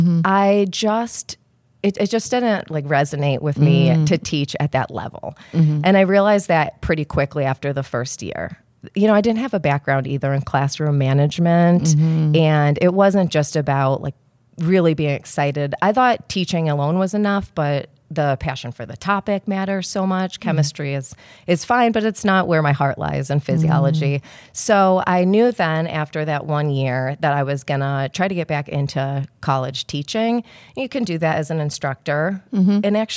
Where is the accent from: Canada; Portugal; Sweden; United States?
United States; Chicago, Illinois; born there; also born or lived in Virginia / Florida / Kansas; So I didn't mention I was born in Chicago. So it was like Chicago, and then end up, you know, undergrad in Virginia, grad school in Florida, and then